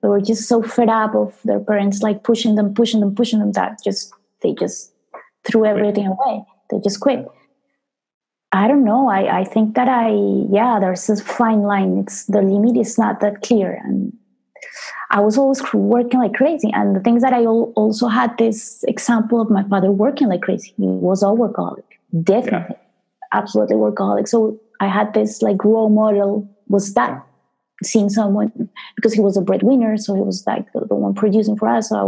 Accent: Colombia; So I remember growing up in Colombia, in the 80s

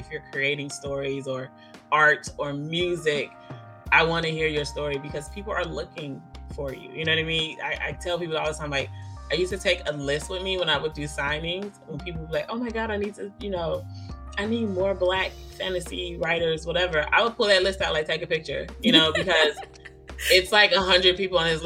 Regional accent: Chicago, Illinois, United States; I'm from Chicago. I grew up loving fantasy through my mother and books through my grandmother.

